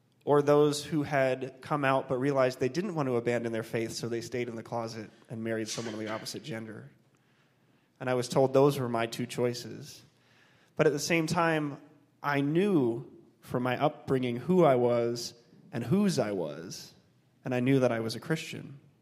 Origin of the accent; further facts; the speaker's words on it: Nebraska, United States; Growing up in Nebraska, my understanding of the LGBT community only came from what I saw in the media